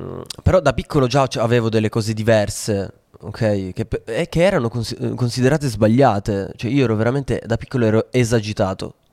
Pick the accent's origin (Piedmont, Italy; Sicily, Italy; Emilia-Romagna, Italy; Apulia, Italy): Piedmont, Italy; Alpignano; also born or lived in Voghera; Poi, in realtà, io sono cresciuto in provincia di Torino, in un paesino di Alpignano.